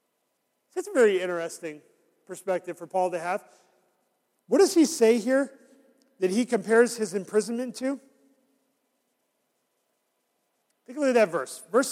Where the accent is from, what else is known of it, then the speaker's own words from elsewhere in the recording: Syracuse, New York, United States; I grew up in Syracuse where it was cloudy for 300 days a year.